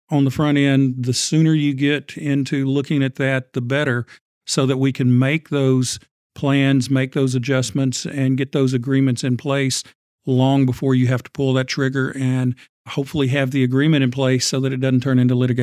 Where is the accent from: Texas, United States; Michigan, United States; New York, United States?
Texas, United States; Gonzales; Well, I grew up in Gonzales, Texas on a ranch. My family was cattle ranchers as a kid.